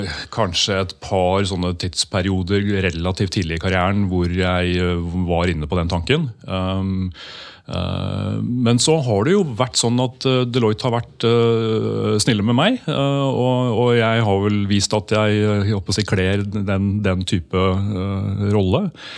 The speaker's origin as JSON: {"language": "Norwegian", "town": "Skedsmokorset", "region": "Akershus", "country": "Norway", "tie": "born or raised there", "said": "jeg vokste opp på Skedsmokorset og har tilbrakt en god del tid på Åråsen opp gjennom årene"}